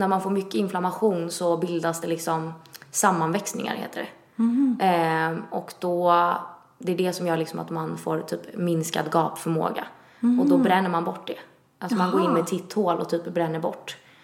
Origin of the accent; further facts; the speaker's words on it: Italy; jag är italienare